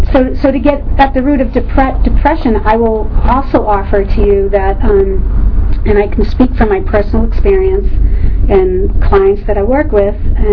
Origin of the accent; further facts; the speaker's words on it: East Coast, United States; now in California, United States; I grew up on the East Coast, Irish, Italian, Catholic. We're like supposed to all be together, and you know, I have a big family.